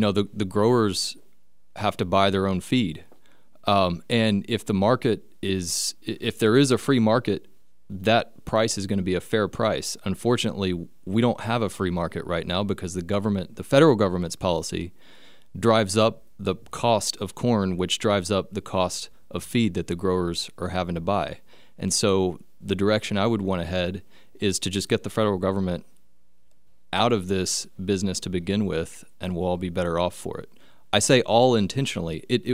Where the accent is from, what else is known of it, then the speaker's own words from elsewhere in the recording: Hot Springs, Arkansas, United States; that's about three quarters of the population of my hometown, Hot Springs, who are looking for work and can't find it.